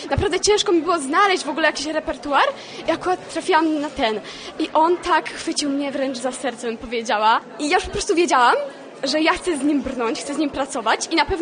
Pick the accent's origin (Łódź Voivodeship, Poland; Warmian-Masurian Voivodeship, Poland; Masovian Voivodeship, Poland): Łódź Voivodeship, Poland; mam 16 lat, jestem z Osekowa i aktualnie uczęszczam do liceum imienia Tadeusza Kościuszki w Wieluniu.